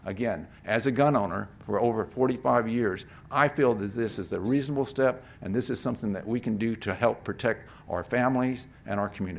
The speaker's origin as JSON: {"language": "English", "town": "Sutherland Springs", "region": "Texas", "country": "United States", "tie": "born or raised there", "said": "The one in Texas, which occurred 35 miles from where I grew up in Sutherland Springs."}